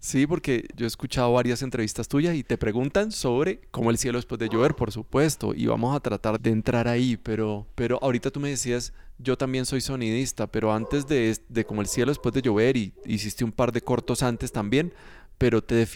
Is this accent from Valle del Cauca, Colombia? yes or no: yes; Cali, Valle del Cauca, Colombia; Yo soy caleño